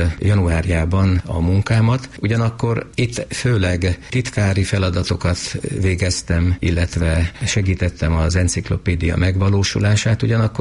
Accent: Külsővat, Veszprém County, Hungary; born or raised there

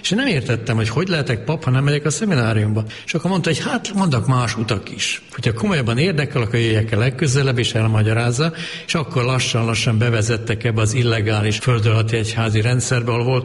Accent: Hungary; Ez nem volt szükség rám, mint magyar emberre, magyar papra.

